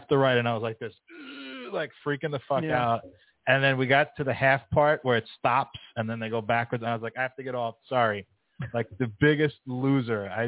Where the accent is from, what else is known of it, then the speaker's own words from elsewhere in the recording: Brooklyn, New York, United States; So she wasn't from Brooklyn, so I was from Brooklyn, and she's like, what's there to do in Brooklyn?